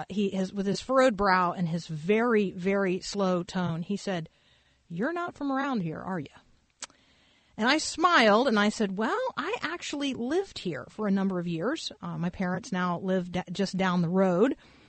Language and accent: English; Tampa, Florida, United States; also born or lived in Muncie, Indiana / New Jersey / Texas / Georgia; Now, I was born in Muncie, Indiana. I was raised in Tampa, Florida. I have since lived in New Jersey, Texas, Georgia, Florida, South Carolina, and Tennessee.